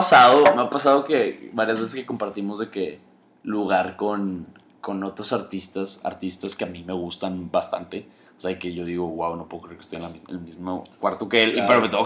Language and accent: Spanish; Monterrey, Nuevo León, Mexico; somos los regios